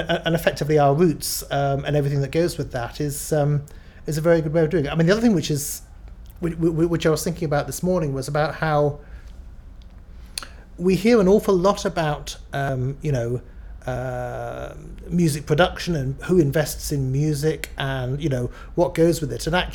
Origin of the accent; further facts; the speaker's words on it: West Midlands, United Kingdom; I'm 46 and I come from Warwickshire.